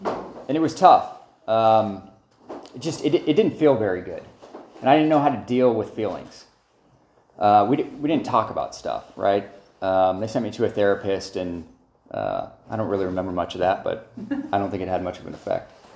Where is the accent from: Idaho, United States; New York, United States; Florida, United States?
Idaho, United States; Pocatello; also born or lived in Orange County, California / Santa Maria, California; And I say, well, I'm from Pocatello, Idaho, so Santa Maria, I thought was Malibu when I got he